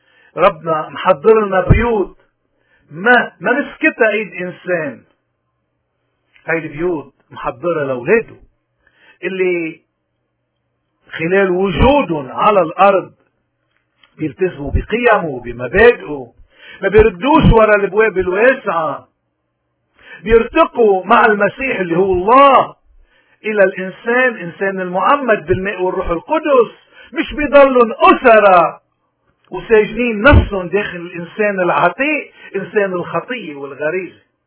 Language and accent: Arabic; Lebanon; اليوم نحن كلبنانيين كل إنسان منا قدام مسؤولية